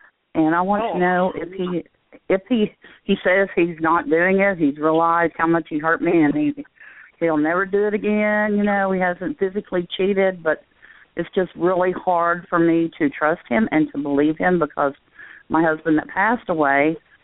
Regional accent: Oklahoma, United States; I'm from Oklahoma.

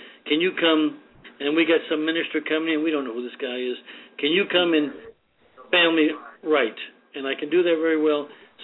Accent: Ireland; I believe I'm an Irish man, I know I'm Christian.

